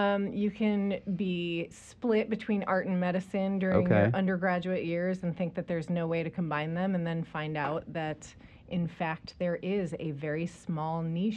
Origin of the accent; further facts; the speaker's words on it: United States; I grew up just outside of New York City, so I would sneak into the city.